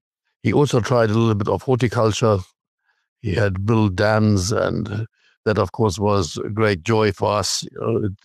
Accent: Otjozondjupa, Namibia; English is a second language; I was brought up on our family farm

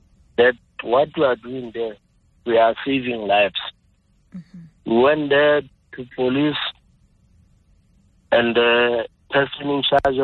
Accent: Mpumalanga, South Africa; I'm from …. I'm coming from Mpumalanga.

